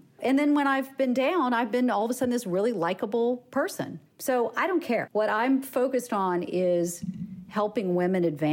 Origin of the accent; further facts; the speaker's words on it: the South, United States; again, I grew up in the South.